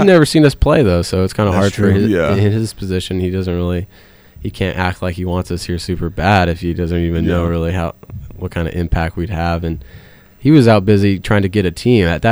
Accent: California, United States; I'm from Southern California in Orange County, so it wasn't much of a change climate-wise, and it all worked out.

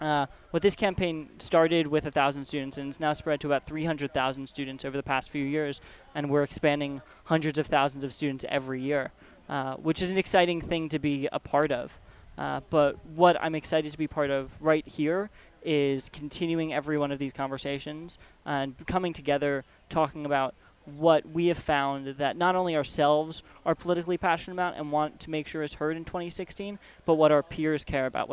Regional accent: New Jersey, United States; Yeah, I am originally from New Jersey. Now I go to school up in Vermont at Middlebury College.

